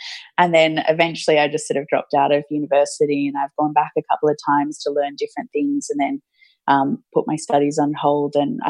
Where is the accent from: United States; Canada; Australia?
Australia; Belrose, New South Wales; also born or lived in Terry Hills; So I grew up in Belrose on the, I guess, the cusp of the North Shore and the Northern Beaches. Before that, we lived in Terry Hills. And I think we moved to Belrose the day before my 4th birthday. So we've been here for, I guess, ages